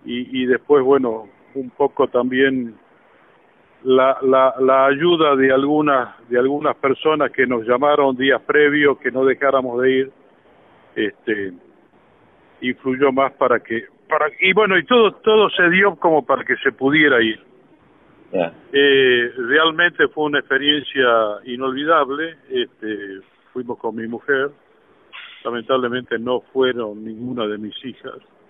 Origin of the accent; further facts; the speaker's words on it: Salta, Argentina; Tengo 65 años, soy salteño, vivo en Salta. Actualmente siempre viví en Salta, soy ingeniero industrial